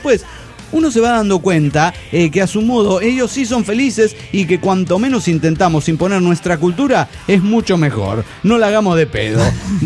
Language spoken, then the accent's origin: Spanish; Matehuala, San Luis Potosí, Mexico; Y ustedes dijeron justo que era de mi pueblo, Matehuala.